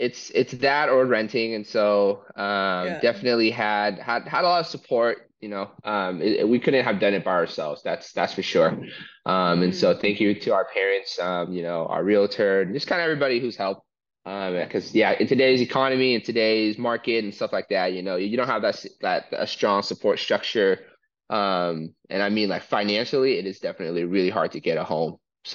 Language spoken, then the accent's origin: English; Portland, Oregon, United States; I am born and raised in Portland, Oregon. Portland has been my home for the last 28 years. My parents immigrated here from Vietnam, and they met here in Portland picking strawberries.